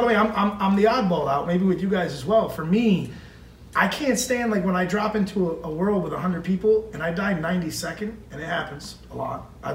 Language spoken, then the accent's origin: English; Ireland; I have a problem. I'm an Irishman.